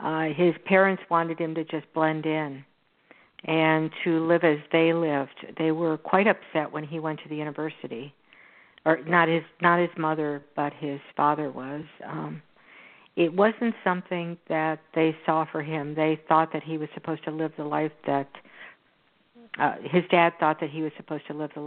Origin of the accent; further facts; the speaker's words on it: Houston, Texas, United States; Well, you know, I covered Texas quite a bit, and this is in my hometown. It's in Houston.